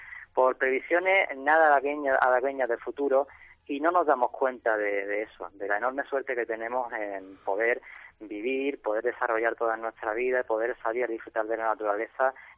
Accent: Málaga, Andalusia, Spain; Me he centrado en estas tres provincias porque yo soy de Málaga y por cercanía son por las que más me muevo.

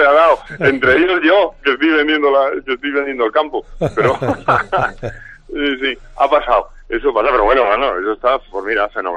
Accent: Seville, Andalusia, Spain; also born or lived in Madrid / Jerez; Yo en realidad soy de Madrid un poco por casualidad, porque toda mi familia es de Sevilla y he vivido en Sevilla la mayor parte de mi vida, menos los años que estuve en Jerez.

